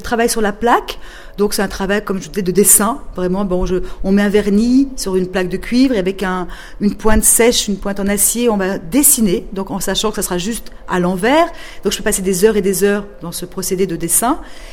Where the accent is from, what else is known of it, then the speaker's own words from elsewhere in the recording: Villefranche, France; born there; Parce que je suis née à Villefranche